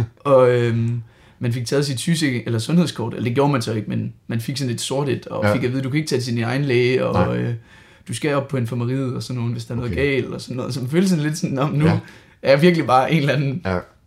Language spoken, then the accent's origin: Danish; Aarhus, Central Denmark Region, Denmark; Jamen, altså, vi kommer fra Aarhus